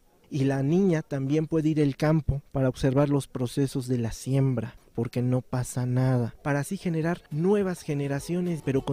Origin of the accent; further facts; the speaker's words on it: Veracruz, Mexico; soy del estado de Veracruz, México.